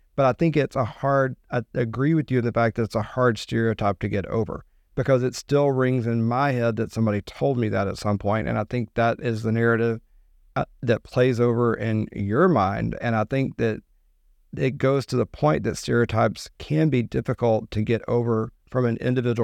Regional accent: the South, United States; accent: Southern; And I told you, I grew up in the South. I had a much deeper accent.

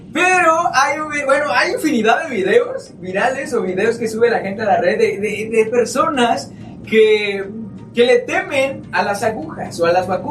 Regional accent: Mexico; Y ya sabes cómo somos los mexicanos, ¿no?

